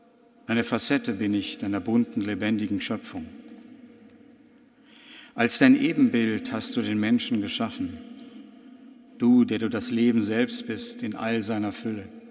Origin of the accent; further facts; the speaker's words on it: Rhineland-Palatinate, Germany; Als vor jetzt bald 2 Jahren in meiner Heimat die Ahr zur fürchterlichen Flut wurde